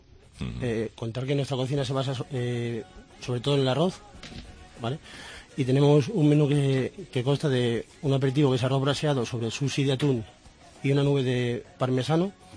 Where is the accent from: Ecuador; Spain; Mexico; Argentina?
Spain; Madrid, Community of Madrid; No, soy de Madrid.